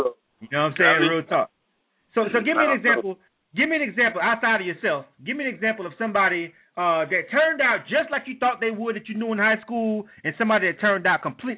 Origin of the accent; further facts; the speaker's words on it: Florida, United States; growing up in Bay County, where I'm from, it's a fucking travesty, man.